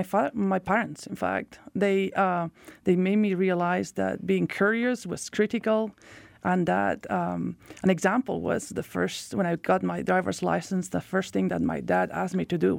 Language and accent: English; Barcelona, Catalonia, Spain; moved away as an adult; So I was born and raised in Barcelona by chance.